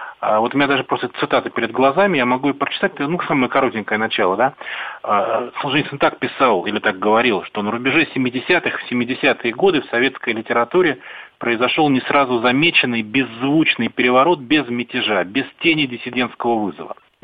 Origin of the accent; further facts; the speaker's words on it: Moscow, Russia; И на меня, городского человека, да, я коренной москвич, я деревни толком не знал тогда.